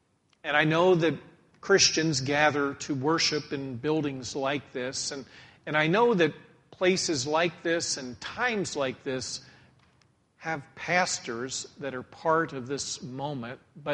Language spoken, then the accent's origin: English; Gettysburg, Pennsylvania, United States; As a young man, I grew up in Gettysburg, Pennsylvania, right at the foot of the Lutheran Theological Seminary.